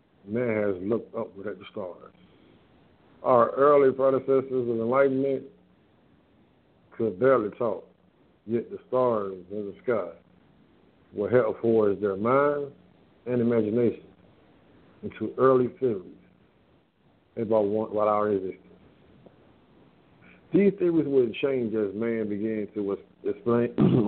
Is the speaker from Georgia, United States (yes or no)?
yes; Atlanta, Georgia, United States; Now, I'm from the South, Atlanta, Georgia, to be exact. All part of the Bible Belt.